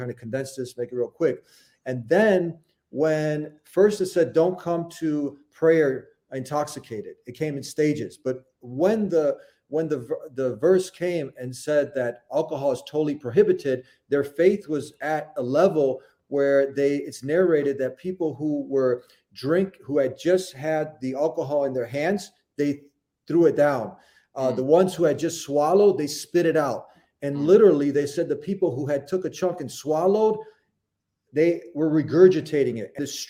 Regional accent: Bosnia & Herzegovina; He's because I'm from Bosnia, so okay. Vich usually.

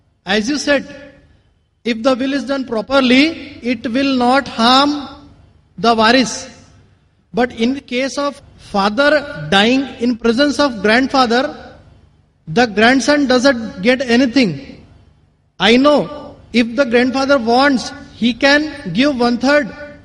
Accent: Nagpur, Maharashtra, India; I am from Nagpur.

